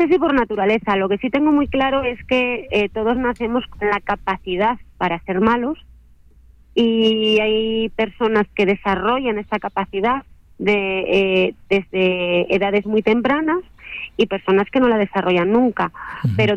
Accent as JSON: {"language": "Spanish", "town": "Pola de Siero", "region": "Asturias", "country": "Spain", "tie": "born or raised there", "lives_now": "Noreña, Spain", "said": "Pues mira, yo soy natural de Pola de Siero, pero ahora mismo resido en Noreña."}